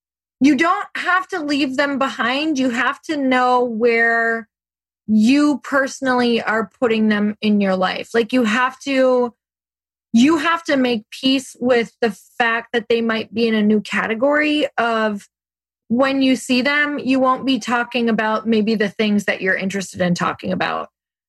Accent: Midwest, United States; I grew up in the Midwest and it's kind of like you feel like you have to keep everyone in your life from your past or you're just not a nice person.

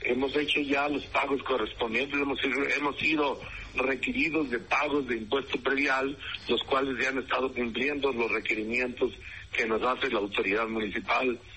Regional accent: León, Guanajuato, Mexico; born there; Yo nací en León y me pienso morir en León, amigo.

